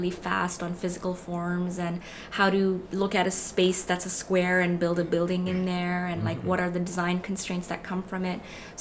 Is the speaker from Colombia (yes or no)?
no; Pakistan; I grew up public speaking in Pakistan